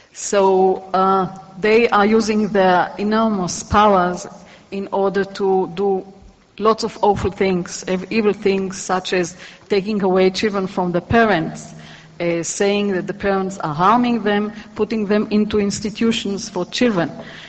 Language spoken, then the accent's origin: English; Israel; and I'm also from Israel.